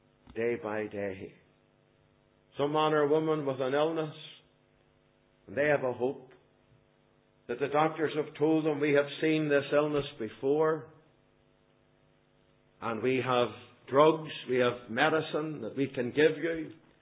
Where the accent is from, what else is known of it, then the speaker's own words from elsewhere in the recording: Northern Ireland, United Kingdom; I was brought up in Donegal Road Methodist Church in the 38th Boys Brigade Company.